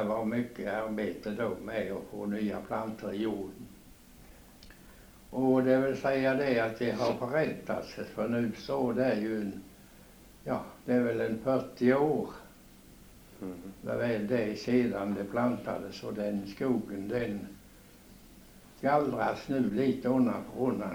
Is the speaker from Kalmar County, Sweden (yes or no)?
no; Torup, Skåne, Sweden; born there; jag är född i Torup. På en plats. Här ute i Torup.